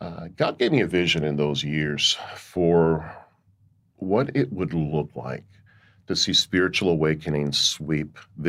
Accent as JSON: {"language": "English", "region": "Virginia", "country": "United States", "said": "went back to my home state of Virginia. Worked for the Southern Baptist Convention of Virginia for 15 years."}